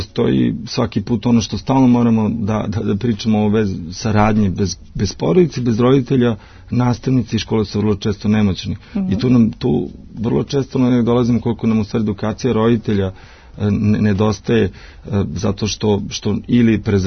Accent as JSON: {"language": "Serbian", "town": "Loznica", "region": "Mačva District", "country": "Serbia", "tie": "born or raised there", "said": "svi imamo selo, iako sam odrastao u Loznici"}